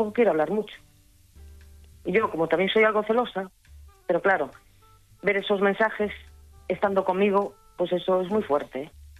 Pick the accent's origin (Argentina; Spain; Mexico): Spain; Barcelona, Catalonia; Porque somos de la misma ciudad. Soy de Barcelona